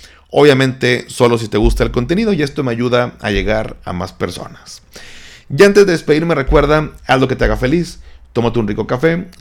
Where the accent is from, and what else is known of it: Mexico